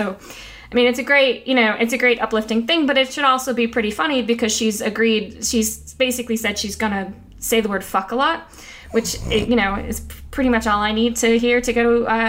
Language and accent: English; Scotia, New York, United States; I grew up in Scotia, so SDHS represent.